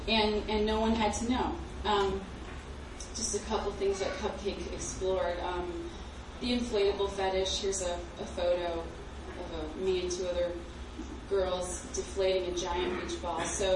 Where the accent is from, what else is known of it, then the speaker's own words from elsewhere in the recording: Crete, Illinois, United States; I'm from Crete, Illinois. There's not a Greek in that town, but it's, you know, in the middle of... I married one. Okay. It's a little farm town.